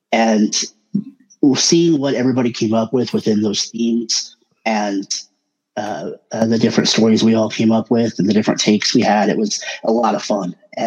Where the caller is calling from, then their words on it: Oklahoma, United States; Oklahoma, Bonita.